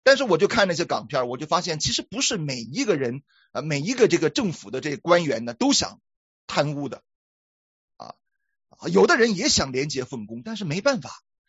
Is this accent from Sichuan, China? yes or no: no; Shandong, China; 那大家知道我是山东人啊，你知道我们山东人有一个饮食习惯啊